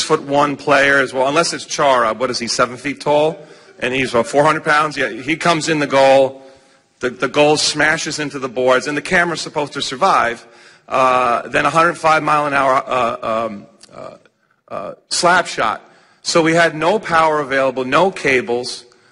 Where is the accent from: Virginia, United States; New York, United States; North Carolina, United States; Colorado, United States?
New York, United States; I'm from New York. I'm a frustrated Ranger fan.